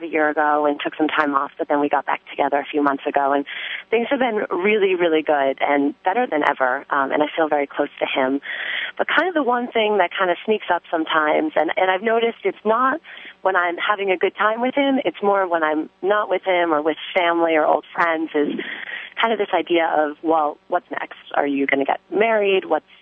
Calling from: New York City, New York, United States; I'm calling from New York City.

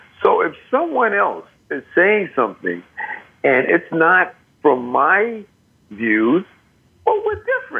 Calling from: New York City, New York, United States; I'm calling in from New York, New York.

